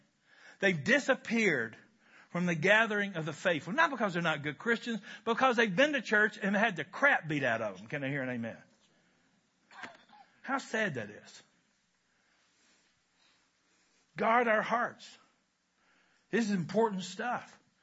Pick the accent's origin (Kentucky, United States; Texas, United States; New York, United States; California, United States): Kentucky, United States; I'm from Kentucky, where we have three things going for us.